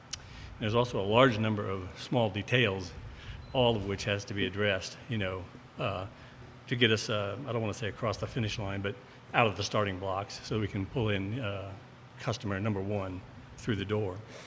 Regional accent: Huntsville, Alabama, United States; also born or lived in Santa Monica, California; our family moved to Huntsville from Santa Monica, California, when I was still very young. So this is my hometown.

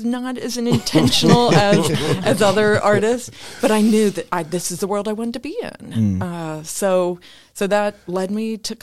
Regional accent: Ohio, United States; I grew up in Southern Ohio. I'm Appalachian, you know, and that's not what you think of when you imagine a museum director.

